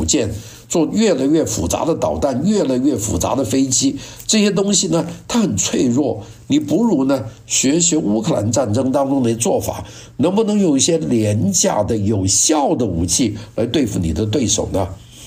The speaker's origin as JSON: {"language": "Chinese", "country": "China", "said": "707我们中国人第一次见是1972年"}